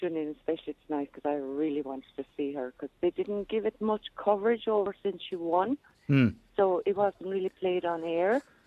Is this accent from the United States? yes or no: no; Munster, Ireland; now in County Waterford, Ireland; I'm originally from Kerry, but living in County Waterford now for a long time.